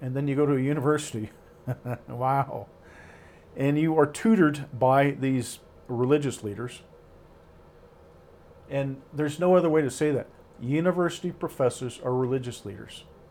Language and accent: English; Seabeck, Washington, United States; I grew up in a beautiful part of the country. I grew up in the Pacific Northwest, a little place called Seebeck on Hood Canal. For me, it was paradise.